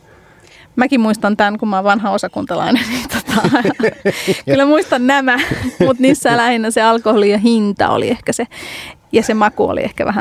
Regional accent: Helsinki, Uusimaa, Finland; Mä oon siis Helsingistä kotoisin ja monen polven helsinkiläinen.

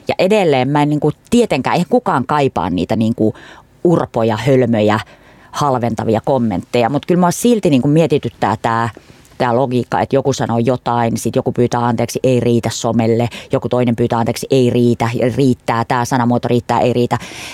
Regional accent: Kuusamo, North Ostrobothnia, Finland; meillä Kuusamossa, mä oon Kuusamosta kotoisin

